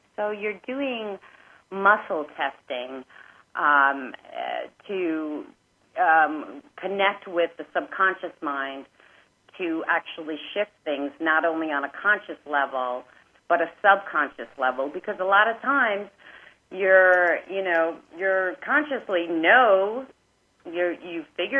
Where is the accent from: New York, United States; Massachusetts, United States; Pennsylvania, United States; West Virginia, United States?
New York, United States; now in Sedona, United States; Actually, I'm from New York, and I moved to Sedona in 2000